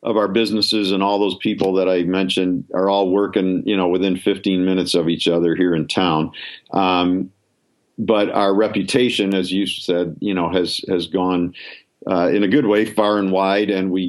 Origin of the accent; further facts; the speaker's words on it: Chicago, Illinois, United States; So I grew up in Chicago.